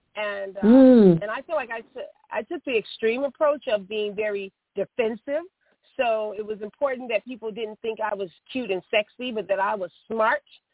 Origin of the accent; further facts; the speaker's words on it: Chicago, Illinois, United States; I grew up, I am a Chicagoan. I grew up on the West Side in the Austin community. And that was really, and we were a poor family.